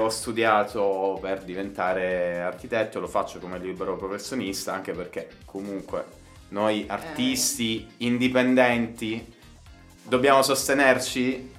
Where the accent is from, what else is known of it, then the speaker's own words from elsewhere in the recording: Alberobello, Apulia, Italy; io sono pugliese, wow. Ed è importante.